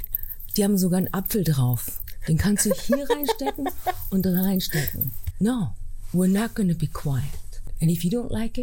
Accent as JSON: {"language": "German", "region": "Berlin", "country": "Germany", "tie": "born there", "said": "Meine Mutter ist halb Deutschin. Und ich bin in Berlin geboren."}